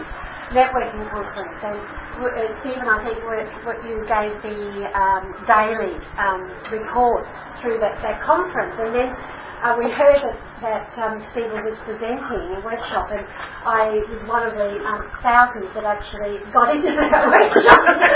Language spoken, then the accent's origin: English; Brisbane, Queensland, Australia; And wow, Brisbane's what was my hometown, and here was someone from Canada who knew more about Brisbane than me